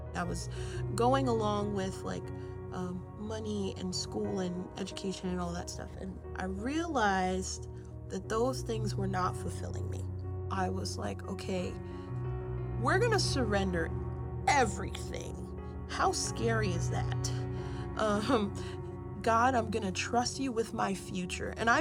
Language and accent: English; New York City, New York, United States; I grew up in New York City, so art, culture was everywhere.